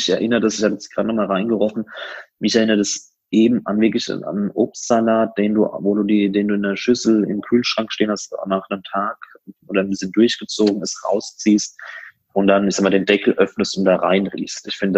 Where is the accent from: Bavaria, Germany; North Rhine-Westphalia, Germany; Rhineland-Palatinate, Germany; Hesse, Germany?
Rhineland-Palatinate, Germany; Wir sind ja auch hier bei uns in der Pfalz.